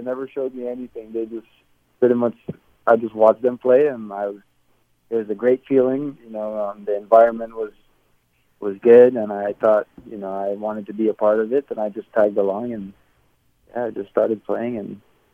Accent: New York, United States; born there; also born or lived in Belize; I was born in New York, but I know everything about Belize, you know, because that's where my parents are from.

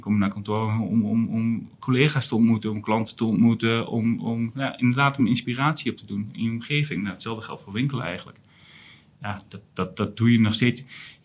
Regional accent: Enschede, Overijssel, Netherlands; Heel simpel gezegd, de stad waar ik vandaan kom, Enschede

